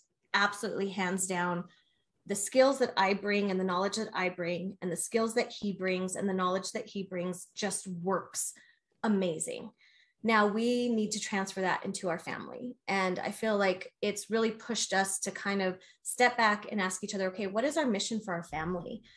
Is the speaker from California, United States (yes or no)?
no; Albuquerque, New Mexico, United States; I mean, Michael and I grew up in Albuquerque. We know it like the back of our hand.